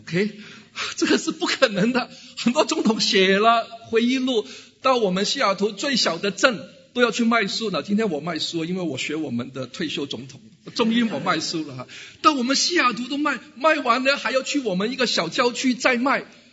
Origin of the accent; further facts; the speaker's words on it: Hong Kong; 我们香港人叫贪污，中国大陆叫贪腐